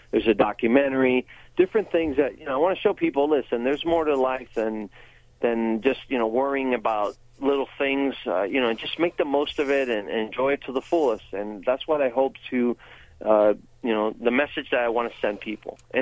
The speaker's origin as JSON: {"language": "English", "region": "Florida", "country": "United States", "said": "I mean, I'm from Florida. There's not much climbing here."}